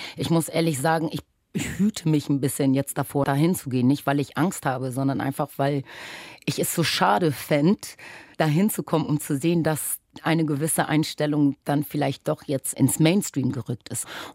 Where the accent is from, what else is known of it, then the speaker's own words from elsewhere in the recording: Germany; also born or lived in Caribbean; Also ich bin ja in der Karibik geboren, mein Vater ist daher und meine Mutter ist Polin. Und dann bin ich in Deutschland aufgewachsen.